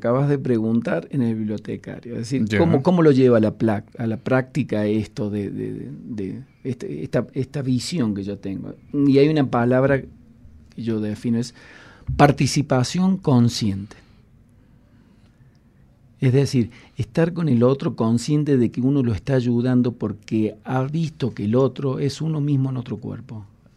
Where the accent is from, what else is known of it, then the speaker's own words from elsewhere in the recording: Ecuador; Es decir, yo como ecuatoriano.